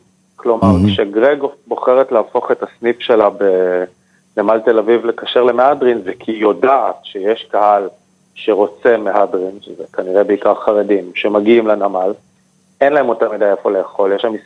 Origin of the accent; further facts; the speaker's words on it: Jerusalem, Jerusalem District, Israel; אני במקור מירושלים.